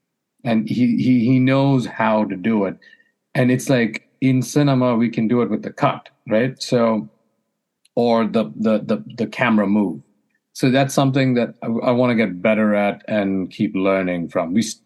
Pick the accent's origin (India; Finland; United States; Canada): India; maybe it's growing up in India or whatever.